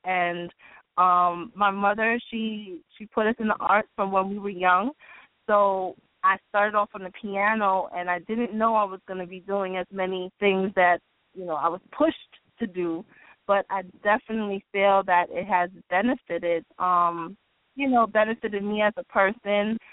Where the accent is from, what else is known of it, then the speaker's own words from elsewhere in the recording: Bronx, New York, United States; now in Paterson, United States; full years since I've been located in Patterson, New Jersey. As you said before in the beginning, I'm originally from the Bronx.